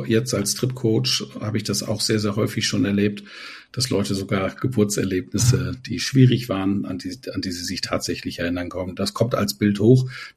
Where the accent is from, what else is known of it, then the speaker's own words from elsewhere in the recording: Northern Germany, Germany; in Plattdeutsch, wo ich groß geworden bin